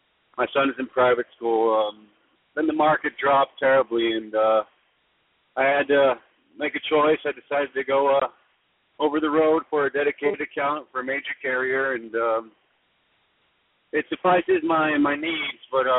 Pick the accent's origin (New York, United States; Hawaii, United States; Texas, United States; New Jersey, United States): Texas, United States; El Paso; I'm from El Paso, Texas.